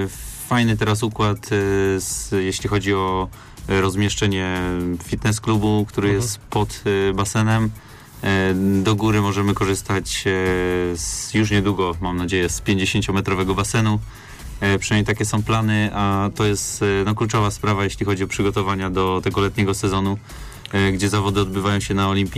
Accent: Poznań, Greater Poland Voivodeship, Poland; ja pochodzę z Poznania

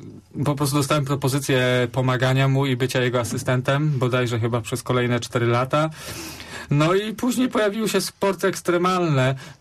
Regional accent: Kościan, Greater Poland Voivodeship, Poland; ja pochodzę z Kościana, więc grałem przez kilka lat w Obrze Kościan.

